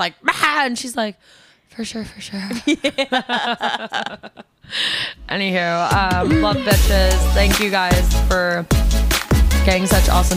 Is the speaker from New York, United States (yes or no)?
yes; New York, United States; See, I'm a New Yorker and a Sag, so I love that.